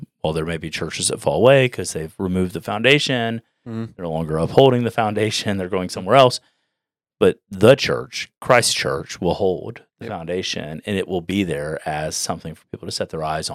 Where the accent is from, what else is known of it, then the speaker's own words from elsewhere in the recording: Houston, Texas, United States; I grew up in Houston.